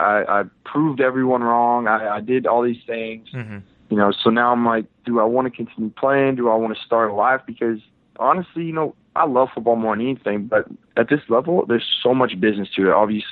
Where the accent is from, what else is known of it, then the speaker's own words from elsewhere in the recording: Texas, United States; Because, like I said, born and raised in Texas, been training quarterbacks for 7 years in Texas, mm-hmm.